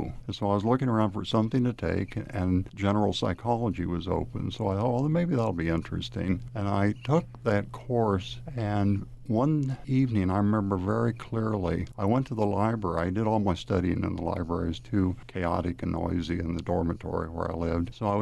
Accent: Kansas, United States; moved away as an adult; We came from Kansas. We met at the University of Kansas, and when I finished my education, the only jobs I'd interviewed for were in Kansas. We thought we'd stay in Kansas forever.

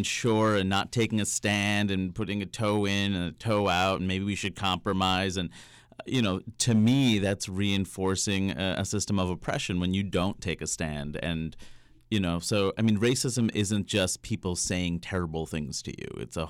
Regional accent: New York, United States; and me politely trying to say, "Well, I'm from New York,"

